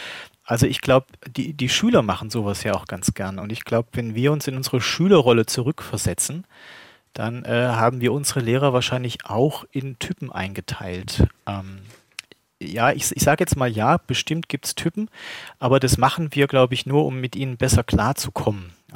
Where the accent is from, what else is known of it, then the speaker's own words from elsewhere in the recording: Saarland, Germany; born there; accent: Saarland dialect; moved away; ich bin ja gebürtiger Saarländer und habe das Saarländische noch so ein bisschen drin. Wahrscheinlich die richtigen Saarländer merken wahrscheinlich sofort, dass ich da schon lange nicht mehr wohne und lebe.